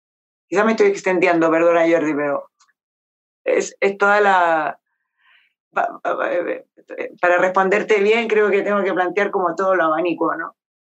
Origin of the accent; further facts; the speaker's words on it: Chile; now in Spain; Para mí, como ciudadana chilena que vive aquí en España